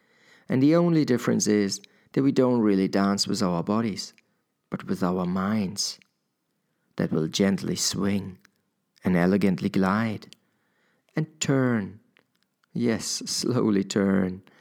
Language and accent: English; Germany; accent: German; English is a second language; please be patient with my German accent